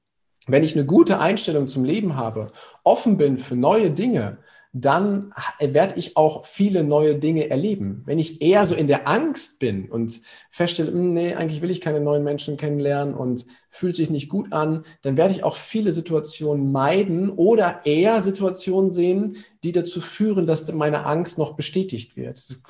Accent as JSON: {"language": "German", "country": "Germany", "said": "ich bin charmante 39, komme aus Deutschland, wohne in Nordrhein-Westfalen, genauer gesagt in Gütersloh, quasi im Herzen von dieser Republik"}